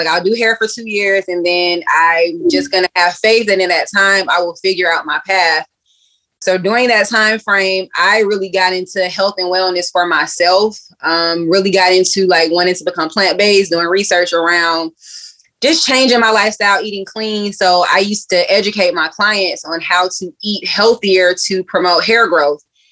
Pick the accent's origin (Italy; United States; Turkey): United States; Riverdale, Georgia; So I am born and raised in Riverdale, Georgia. My family is from Los Angeles, though. So my parents came here in the 80s.